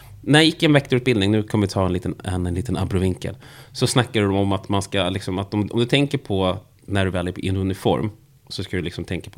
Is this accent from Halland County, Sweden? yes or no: no; Vallentuna, Stockholm County, Sweden; also born or lived in Täby; jag växte upp i Täby första åren. Inte något jag brukar prata om, i och med att det finns någon form av vänlig rivalitet mellan min hemmakommun Vallentuna och Täby.